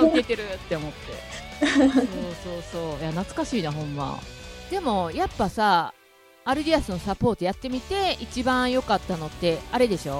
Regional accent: Osaka, Kansai, Japan; なんかやっぱ大阪人やからかな、普通にボケるのが当たり前みたいなとこあるしな。

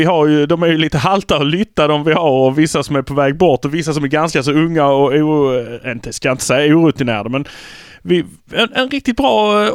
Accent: Malmö, Skåne, Sweden; Det blir tydligt, men vi är från Malmö.

